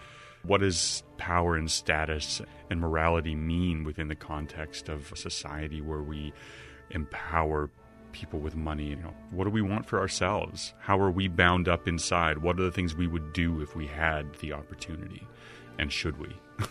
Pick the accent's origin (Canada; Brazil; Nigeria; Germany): Canada; Calgary, Alberta; moved away as an adult; now in United States; I grew up in Calgary for all my childhood, high school, did a little bit of my college time there. Then transferred to the U.S. for university.